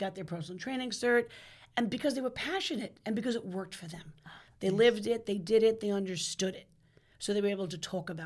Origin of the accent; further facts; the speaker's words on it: Rockaway, New York, United States; I'm from Rockaway. That's where I raised my family.